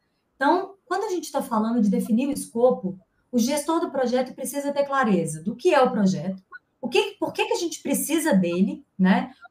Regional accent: Minas Gerais, Brazil; como boa mineira.

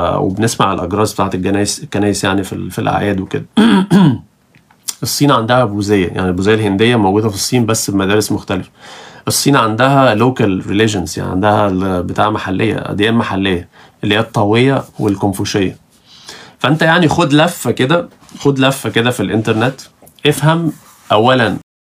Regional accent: Egypt; زي الاسكندرانيه عندنا في مصر

